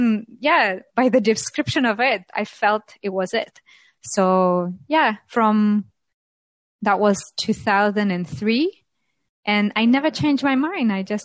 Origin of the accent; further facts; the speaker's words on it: Tatarstan, Russia; Plus my family comes from a place called Tatarstan, which is one of the republics within Russia. And it's a Muslim traditional Tatar area, historical.